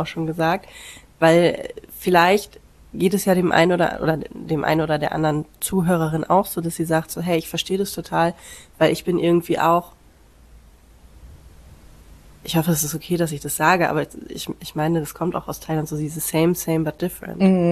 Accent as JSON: {"language": "German", "country": "Germany", "said": "Wenn ich jetzt als Deutsche dahin fahre, also ich bin Backpackerin, ich habe dann immer meinen großen Rucksack"}